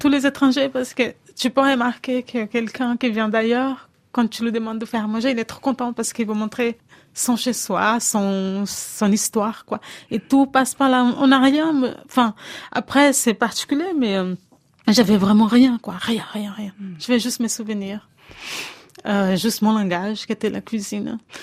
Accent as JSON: {"language": "French", "country": "Brazil", "second_language": "French", "moved": "as an adult", "lives_now": "France", "said": "quand j'ai quitté le Brésil, j'ai laissé un enfant derrière moi. Je pouvais pas l'amener avec moi. En fait, venir en France, c'était pouvoir l'offrir un avenir, mais dans l'idée, c'est je viens, j'apprends à parler français"}